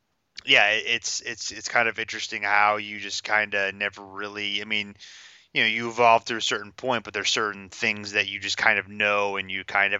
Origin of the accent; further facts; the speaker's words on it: Ohio, United States; I'm from Ohio.